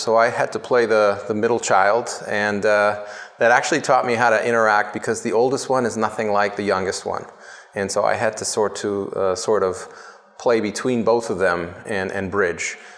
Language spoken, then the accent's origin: English; Toronto, Ontario, Canada; So my parents came in the 60s from Italy. I'd say lower middle class. But I was born and raised in Toronto.